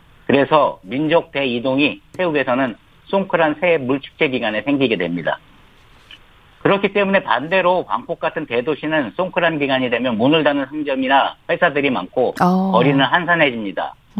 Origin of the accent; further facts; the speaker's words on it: South Korea; 제가 한국인이라서 한국의 영향력을 높게 평가하는 게 아닐까 오해하실 수도 있지만